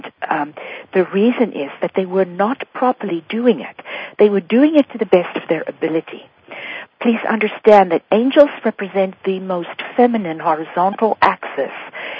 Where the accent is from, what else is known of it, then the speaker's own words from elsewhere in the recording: Vietnam; also born or lived in Paris, France; I'm from Vietnam and originally raised in Paris